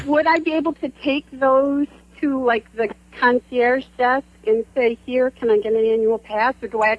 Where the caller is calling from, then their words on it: Rotterdam, New York, United States; I'm calling from upstate New York in Rotterdam.